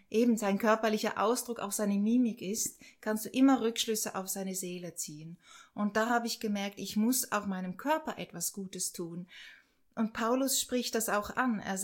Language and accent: German; Switzerland; accent: Swiss; now in Germany; Ich bin Schweizerin.